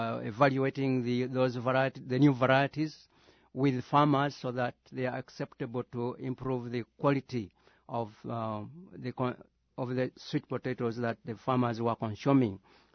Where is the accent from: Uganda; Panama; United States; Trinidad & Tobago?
Uganda; English is a second language; I'm from Uganda